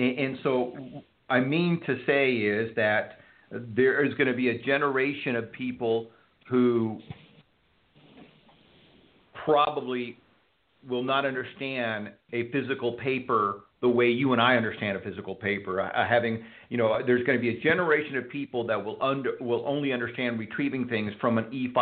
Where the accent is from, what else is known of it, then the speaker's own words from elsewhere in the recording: Houston, Texas, United States; But let me tell you from experience, I grew up in Houston, Texas. Houston gets flooded.